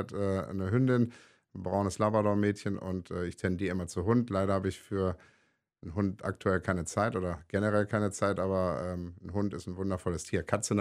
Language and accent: German; Wuppertal, North Rhine-Westphalia, Germany; Wir sind in Wuppertal groß geworden